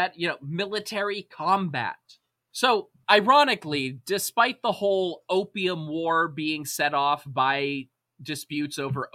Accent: Pittsburgh, Pennsylvania, United States; whose name is still plastered all over of my hometown in Pittsburgh.

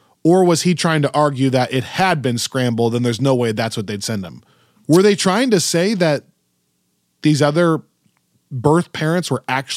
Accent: Orange City, Iowa, United States; Look, I grew up in Iowa. I grew up in Iowa. I'm from Orange

